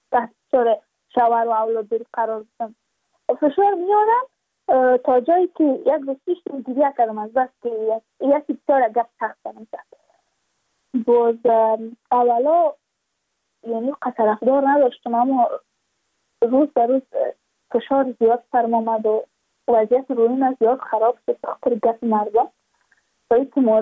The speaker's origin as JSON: {"language": "Persian", "region": "Badakhshan", "country": "Afghanistan", "said": "چون ما از بدخشان هستیم،"}